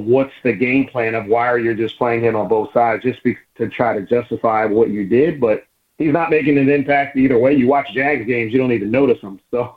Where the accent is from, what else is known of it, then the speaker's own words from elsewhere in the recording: Philadelphia, Pennsylvania, United States; Well, I live here in Philly. I'm from Philly